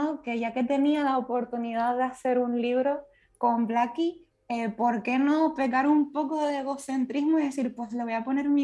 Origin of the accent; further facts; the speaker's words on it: Puerto Rico; yo también soy de Puerto Rico.